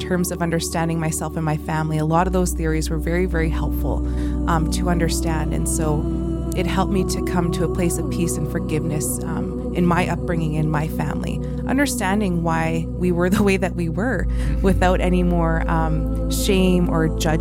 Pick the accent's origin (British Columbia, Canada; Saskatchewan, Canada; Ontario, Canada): Saskatchewan, Canada; I'm from Paipop First Nation. My mother's from the Métis community in Librette